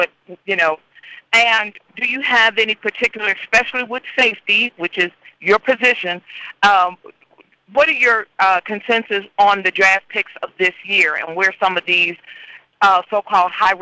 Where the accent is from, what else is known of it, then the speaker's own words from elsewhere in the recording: Texas, United States; because I'm from Texas, so obviously being in the DFW area with the Dallas Cowboys